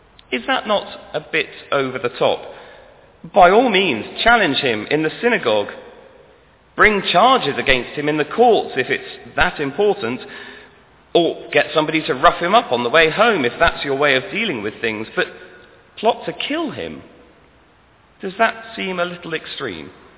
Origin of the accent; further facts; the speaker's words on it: Pakistan; When I was a boy growing up in Pakistan, we were expecting some friends for dinner, and we had a power cut, which was not unusual.